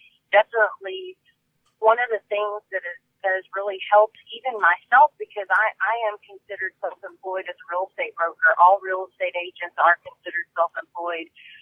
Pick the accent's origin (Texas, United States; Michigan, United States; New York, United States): Texas, United States; And those are the kinds of things that I'm used to growing up in East Texas.